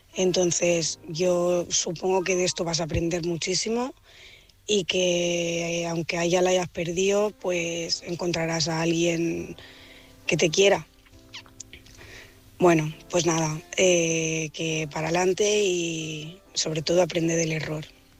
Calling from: Barcelona, Catalonia, Spain; de Barcelona.

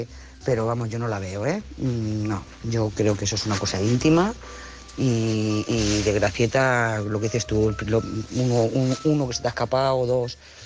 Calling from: Lloret de Mar, Catalonia, Spain; de Lloret de Mar

